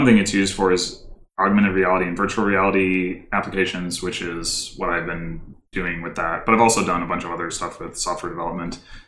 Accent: St. Louis, Missouri, United States; Okay. So I grew up in St. Louis, Missouri in the United States. For those of you who are not familiar with that, it's pretty much in the middle of the country.

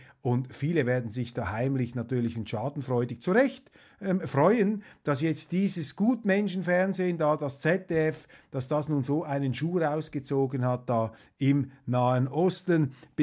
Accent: Switzerland; verwundert mich jetzt einfach als Schweizer.

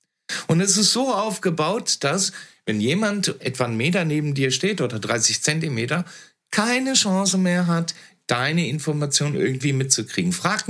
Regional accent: Italy; wo ich aufgewachsen bin in Italien.

